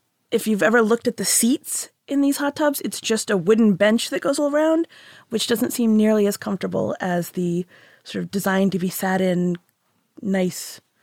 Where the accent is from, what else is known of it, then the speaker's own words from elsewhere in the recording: Houston, Texas, United States; I grew up in Houston.